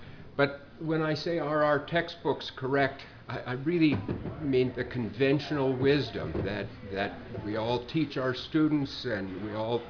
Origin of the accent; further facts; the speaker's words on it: Utah, United States; So you have to wonder why a guy, I'm from Utah State University, why a guy from Utah is out here talking about cotton.